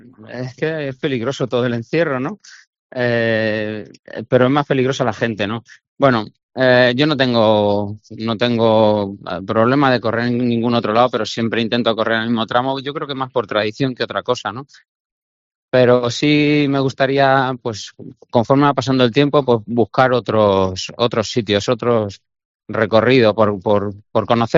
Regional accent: Castilla-La Mancha, Spain; yo resaltaría los de mi tierra, los de la Sierra del Segura, yo soy de Yin

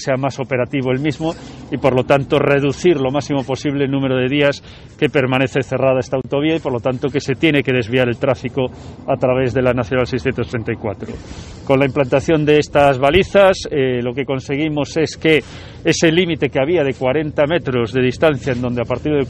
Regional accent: Galicia, Spain

